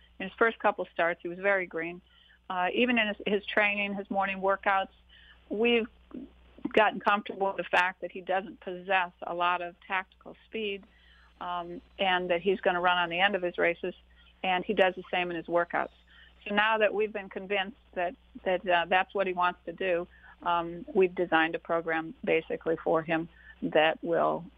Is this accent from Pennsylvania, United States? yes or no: yes; Hershey, Pennsylvania, United States; now in New York, United States; I was raised in Hershey, Pennsylvania, but I made it to New York in 1997. So I would consider myself a New Yorker at this point.